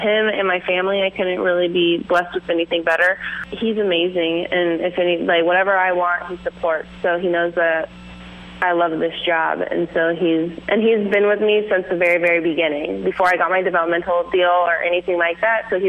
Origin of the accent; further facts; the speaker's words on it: California, United States; now in Los Angeles, United States; I'm from the West Coast. I am originally from the Bay Area, but I moved and finished college in Southern California. So after I graduated, got my bachelor's degree, I moved to Los Angeles.